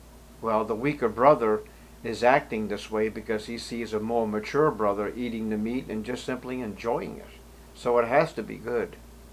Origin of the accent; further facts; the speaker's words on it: Boston, Massachusetts, United States; Growing up in Boston, not only did I see Catholic churches dedicated to the Roman Catholic persuasion